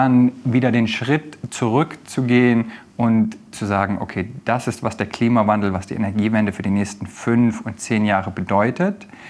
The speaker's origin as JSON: {"language": "German", "region": "Berlin", "country": "Germany", "lives_now": "United States", "said": "Ich bin ursprünglich Berliner, bin aber seit fast 12 Jahren in den Vereinigten Staaten"}